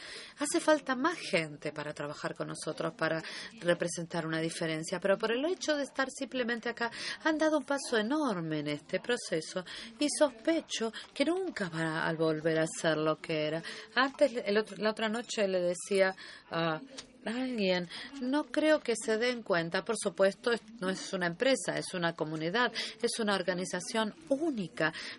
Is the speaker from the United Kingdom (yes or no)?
yes; United Kingdom; Spanish is a second language; De mi voz podrán decir que provengo del Reino Unido, lo podrán ver por mi acento.